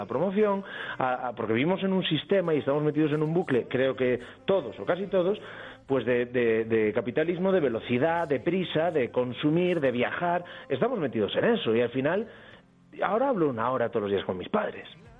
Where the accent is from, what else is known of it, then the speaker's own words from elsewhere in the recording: Ferrol, Galicia, Spain; also born or lived in Madrid; now in Torrelodones, Spain; Bueno, no sé si se nota, pero soy gallego